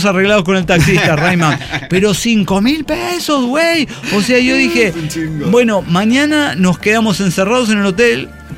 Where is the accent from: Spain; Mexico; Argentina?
Mexico; Chihuahua; Cállese, claro, yo soy de Chihuahua, señora.